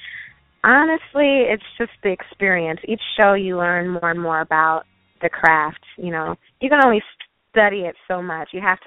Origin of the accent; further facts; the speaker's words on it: Chicago, Illinois, United States; Well, we started out in Chicago. I'm from Chicago, so